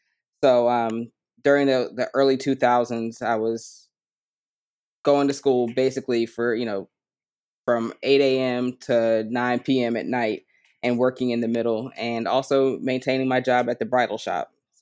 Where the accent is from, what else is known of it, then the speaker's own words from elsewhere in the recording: Maryland, United States; I live in the Washington metropolitan area. I grew up in Prince George's County.